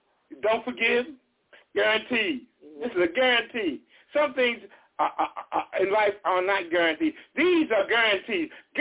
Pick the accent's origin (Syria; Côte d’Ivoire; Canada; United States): United States; Missouri; I'm from Missouri. You got to show me.